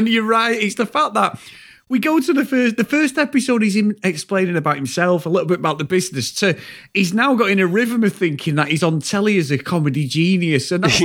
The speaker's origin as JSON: {"language": "English", "town": "Old Trafford", "region": "North West England", "country": "United Kingdom", "said": "So I remember sitting there, and like obviously I'm from Old Trafford. I'm streetwise."}